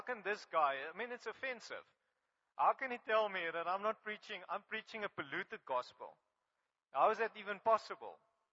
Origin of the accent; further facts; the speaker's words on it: Graaff-Reinet, Eastern Cape, South Africa; first language Afrikaans; English is a second language; was born in an Afrikaans culture. I used English for self-defense. So Alistair and I grew up in Graaf-Reinet, and he was in Union High. I was in Volk School